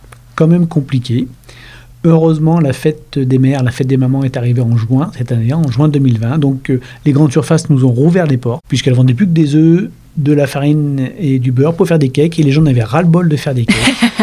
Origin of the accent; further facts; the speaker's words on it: Rouen, Normandy, France; also born or lived in Île-de-France; Une vingtaine d'années en Île-de-France et puis je suis revenu sur Rouen, qui est ma ville d'origine en fait, ma ville natale.